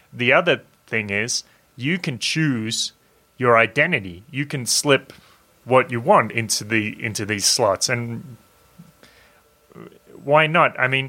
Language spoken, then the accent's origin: English; Australia; where are you from? I'm from Australia. How old are you? I'm 32.